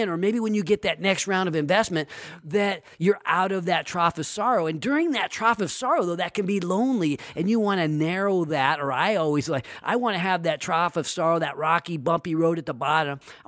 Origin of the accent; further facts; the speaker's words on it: Sacramento, California, United States; And I guess my final question is around Sacramento, right? My hometown